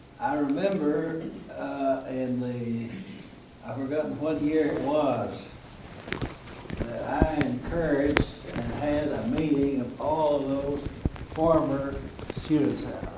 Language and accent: English; Marmaduke, Arkansas, United States; had preached at Marmaduke, my hometown, Marmaduke, Arkansas.